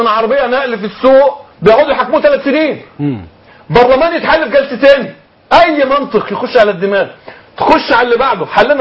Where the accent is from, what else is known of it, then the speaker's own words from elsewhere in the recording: Egypt; اكبر ظلم ديكتاتورية الديمقراطية التي يتبعونها عندنا في مصر الان.